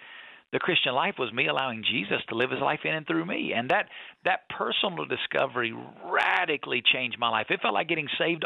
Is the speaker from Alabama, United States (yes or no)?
yes; Alabama, United States; I grew up not in Las Vegas. I grew up a long way from Las Vegas in North Alabama.